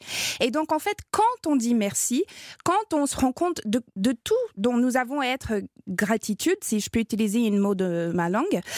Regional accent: Canada; first language English; French is a second language; now in France; si vous l'entendez dans mon petit accent, je suis canadienne anglophone, je ne suis pas française encore, le dossier est en cours.

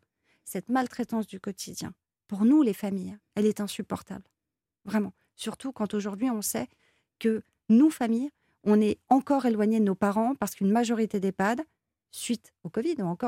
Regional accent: Paris, Île-de-France, France; Et oui, moi, par exemple, je suis parisienne.

